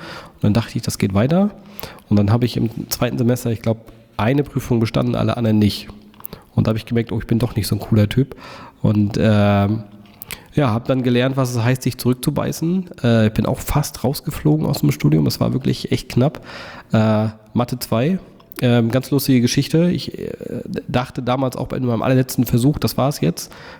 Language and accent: German; Rostock, Mecklenburg-Vorpommern, Germany; Also aufgewachsen bin ich hier in Rostock. Ich habe mal bis auf ein paar Jahre außerhalb von Rostock, also vor den Toren von Rostock, auch immer in Rostock gelebt.